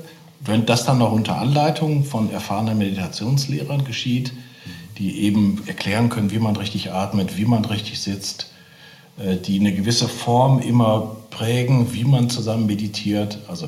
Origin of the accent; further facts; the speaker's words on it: Essen, North Rhine-Westphalia, Germany; ich bin ja im Bistum Essen groß geworden.